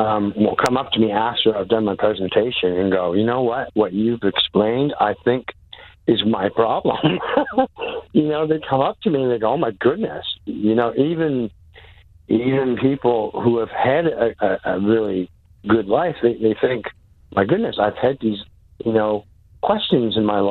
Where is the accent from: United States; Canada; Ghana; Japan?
Canada; Barrington, Nova Scotia; I grew up in the South Shore of Nova Scotia in a little town called Barrington.